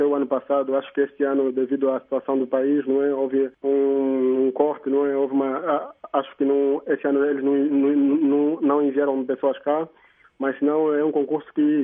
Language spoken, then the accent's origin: Portuguese; Luanda, Angola; now in France; Eu sou natural de Luanda, do bairro Rocha Pinto, do município da Maianga. E nesse momento sou estudante aqui em França.